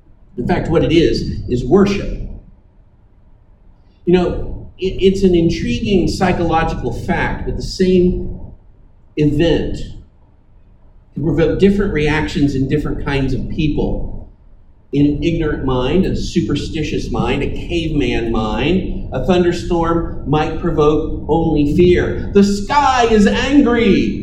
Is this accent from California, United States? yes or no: no; Texas, United States; given that I grew up in Galveston County, I had never actually before this been present at the beach for a thunderstorm.